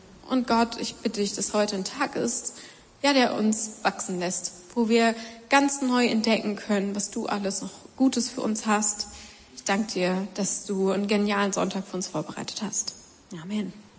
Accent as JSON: {"language": "German", "town": "Erfurt", "region": "Thuringia", "country": "Germany", "said": "ich bin aus Erfurt."}